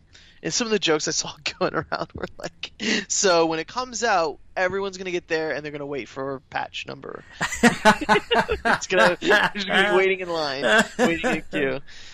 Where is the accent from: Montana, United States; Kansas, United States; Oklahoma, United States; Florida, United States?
Florida, United States; Orlando; I'm born and raised in Florida, Orlando, you know